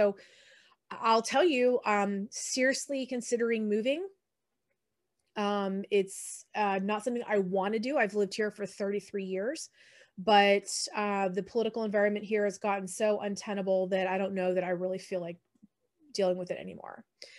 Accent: Texas, United States; I'm from Texas originally. So for me, that's home. But I have family down in Florida as well.

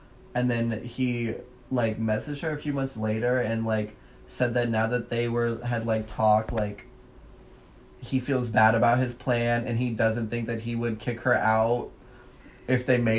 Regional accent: Detroit, Michigan, United States; And the guy was in Detroit, Michigan, my hometown, recruiting for his fucking white supremacist, white nationalist, like, cult shit.

